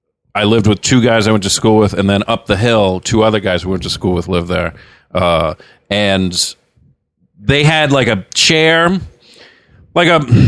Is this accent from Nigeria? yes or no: no; Rhode Island, United States; now in Los Angeles, United States; Rhode Island.